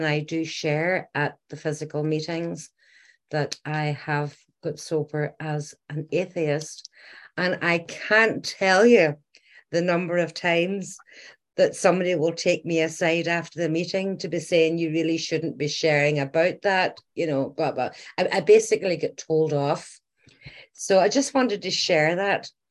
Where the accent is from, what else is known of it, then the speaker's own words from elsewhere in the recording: Ireland; you'll probably have picked up from the accent, I'm Irish.